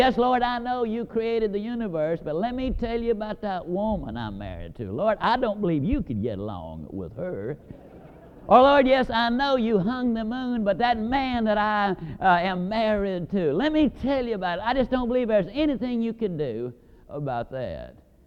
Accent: Yazoo City, Mississippi, United States; also born or lived in Alabama; I was born in L.A. That's lower Alabama. And I was raised over in Yazoo City, Mississippi.

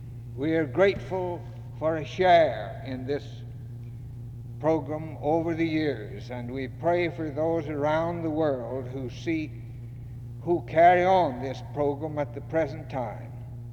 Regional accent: North Carolina, United States; I grew up in Madison County in western North Carolina, 14 miles from Hot Springs and 30 miles from Asheville. My father was a farmer and Baptist minister.

